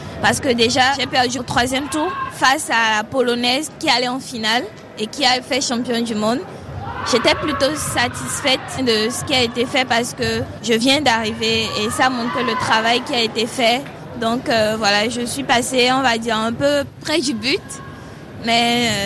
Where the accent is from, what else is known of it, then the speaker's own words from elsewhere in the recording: Benin; moved away; J'ai quitté le Bénin, d'accord, mais je suis venue ici pour leur montrer qu'on a des athlètes en Afrique qui peuvent faire des merveilles. On veut voir des Africains aussi sur le podium. Et mon plus grand rêve, c'est être la première Béninoise